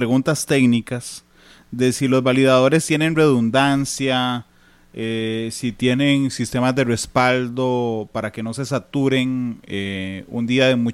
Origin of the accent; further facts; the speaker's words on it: Cartago, Costa Rica; usted sabe que yo soy de Cartago, creo que usted también es de Cartago.